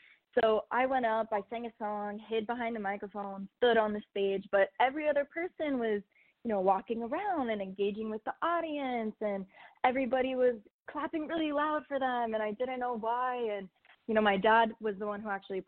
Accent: Las Vegas, Nevada, United States; Oh, well, I was born and raised in Vegas, if I didn't tell you that already.

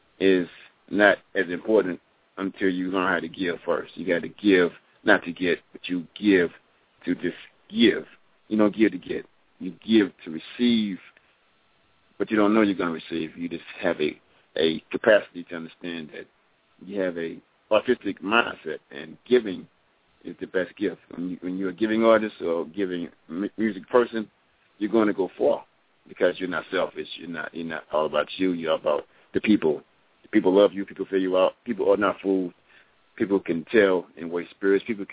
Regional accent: Atlanta, Georgia, United States; I'm from Atlanta, Georgia, USA, representing poetry, music, you know, original art

